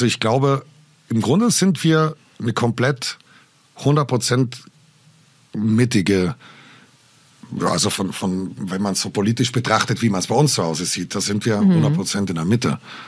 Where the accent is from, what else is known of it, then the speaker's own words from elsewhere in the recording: Trentino-Alto Adige, Italy; Wir haben als Südtiroler einen ganz anderen Umgang, weil wir auf italienischem Staatsgebiet sind